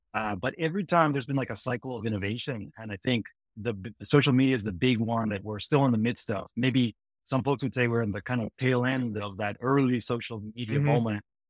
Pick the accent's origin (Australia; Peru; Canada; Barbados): Peru; Lima; now in United States; So, I actually grew up in Lima, Peru. I came to the U.S. about 20 years ago, so I've been here for a long time.